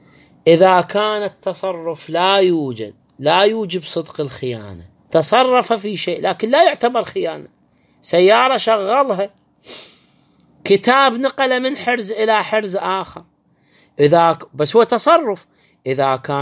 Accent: Iraq; يعني عندنا في العراق.

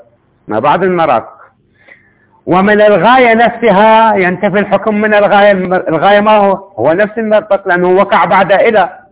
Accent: Iraq; أنت باكستاني وأنا عراقي

